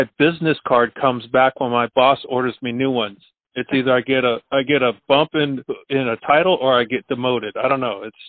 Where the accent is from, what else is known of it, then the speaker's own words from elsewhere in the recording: California, United States; also born or lived in Redding, United States; So the background, I was born in Redding, California, back in 1970. So I feel like I'm a fossil now. and then moved up to the North Bay with my family.